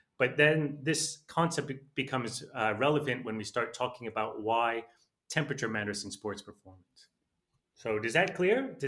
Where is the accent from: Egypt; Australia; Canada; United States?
Australia; I'm from Australia.